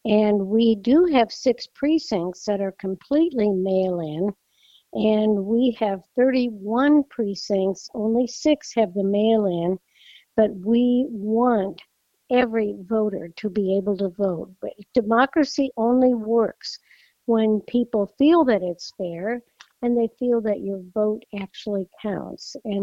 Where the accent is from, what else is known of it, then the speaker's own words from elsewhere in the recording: Nebraska, United States; And I grew up in Nebraska, and we did not get to vote until we were 21.